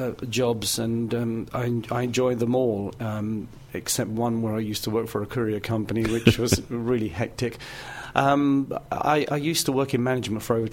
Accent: Canning Town, London, United Kingdom; ever since I was a child growing up in Canning Town.

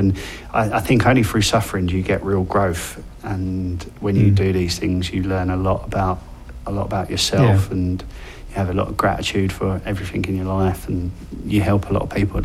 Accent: England, United Kingdom; And I'm English.

